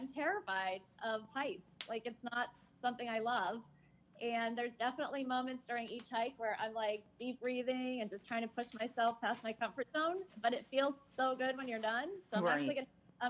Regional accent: New England, United States; So I grew up in New England.

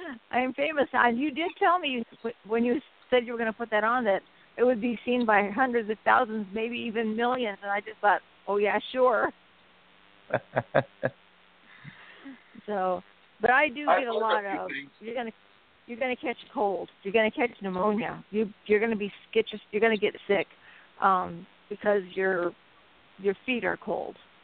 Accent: Iowa, United States; I grew up in Iowa on the farm, and as a little girl, I just never liked to wear shoes

